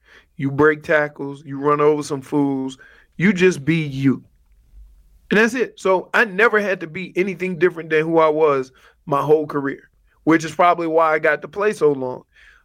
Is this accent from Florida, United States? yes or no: no; New Orleans, Louisiana, United States; Hey, you know I'm from New Orleans, so we got red bones, so I know what it looks like.